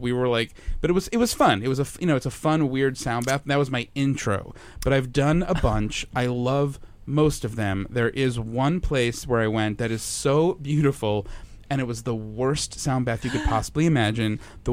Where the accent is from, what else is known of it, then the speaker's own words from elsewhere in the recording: Long Island, New York, United States; I'm from Long Island, where people literally speed up so you can't...